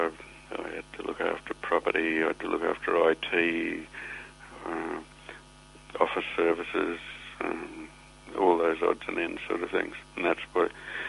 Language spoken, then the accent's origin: English; Brisbane, Queensland, Australia; I changed departments to get a transfer back to Brisbane, my hometown.